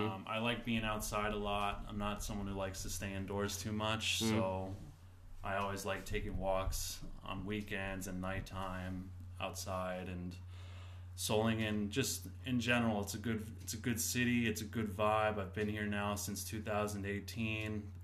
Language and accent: English; Boonton Township, New Jersey, United States; born there; I was born in New Jersey, Boone Township, in the northern part, Morris County. I went to DePaul Catholic High School.